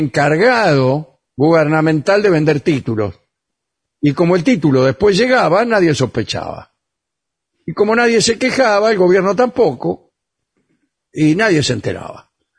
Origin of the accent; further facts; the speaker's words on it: Concepción del Uruguay, Entre Ríos, Argentina; now in Los Angeles, United States; Soy de Concepción del Uruguay.